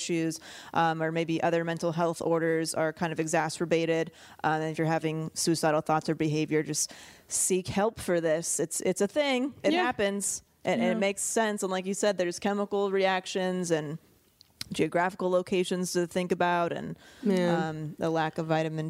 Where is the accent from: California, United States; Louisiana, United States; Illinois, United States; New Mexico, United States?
California, United States; growing up in California, it's like, I sleep when it's dark.